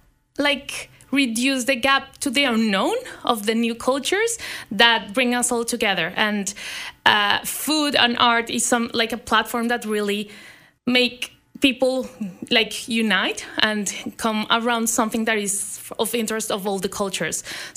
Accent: Colombia; I'm a newcomer myself, so I guess whenever something comes from my country, I'm from Colombia

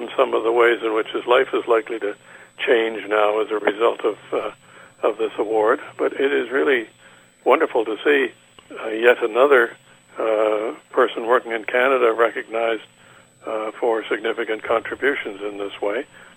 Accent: Sydney, New South Wales, Australia; And so my growing up in Sydney has led to a very happy life thereafter with my wife.

